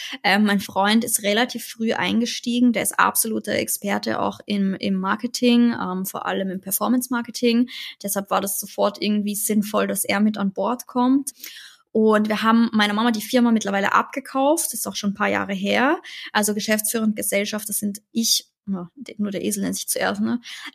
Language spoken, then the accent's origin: German; Austria; Wir kommen aus Österreich, weil ich einfach aus Österreich komme.